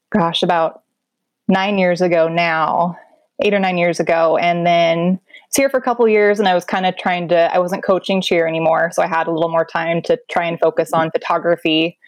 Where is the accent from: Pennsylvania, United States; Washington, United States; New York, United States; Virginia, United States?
Washington, United States; Chinook; I actually worked at a coffee shop in my hometown, and it was right on the port. It was the port of Chinook there.